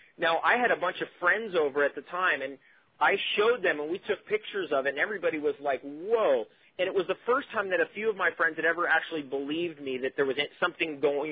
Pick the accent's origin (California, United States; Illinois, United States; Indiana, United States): California, United States; I grew up in Southern California. We have black widows in the East County of Southern California in every garage.